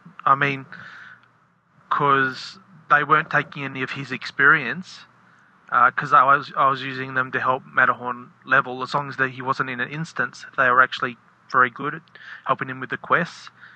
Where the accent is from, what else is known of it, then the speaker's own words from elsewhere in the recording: Australia; I'm from Australia.